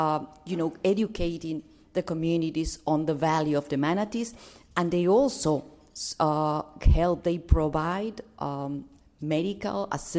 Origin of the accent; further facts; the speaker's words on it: Peru; from Peru.